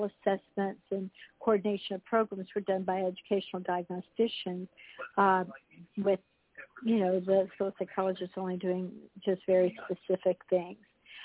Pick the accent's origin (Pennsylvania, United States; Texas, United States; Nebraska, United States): Texas, United States; moved away as an adult; And so I ended up 40 years in California you know, moved away from my home state of Texas.